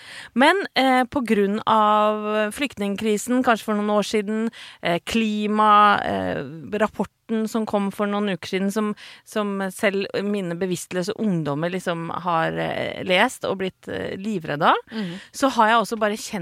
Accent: Åsgårdstrand, Vestfold, Norway; jeg kommer fra en veldig politisk familie. Jeg født og oppvokst i Åsgårdstrand, det har vi snakket om før, det ligger mellom Horten og Tønsberg. Og da jeg vokste opp på 80-tallet, så var det blått, mørkeblått fylke.

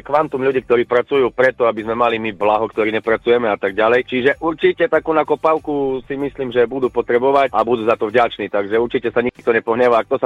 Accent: Prešov, Prešov Region, Slovakia; Prešova som a tam signál máme

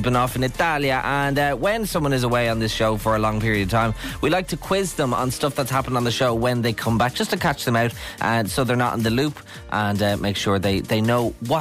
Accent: Ireland; as Irish people

